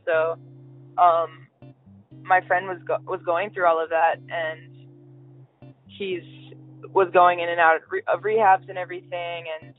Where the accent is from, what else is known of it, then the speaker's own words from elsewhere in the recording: New York, United States; moved away as an adult; Yeah, I grew up on Long Island, and like all throughout my teenage years, I just couldn't wait to leave. And as soon as I was 18, I left.